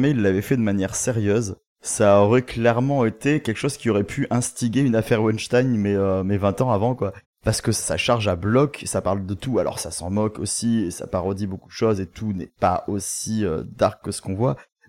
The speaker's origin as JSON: {"language": "French", "region": "Southern France", "country": "France", "accent": "southern French", "said": "Ah mais merde, du coup, mon accent du sud, tout le monde a capté"}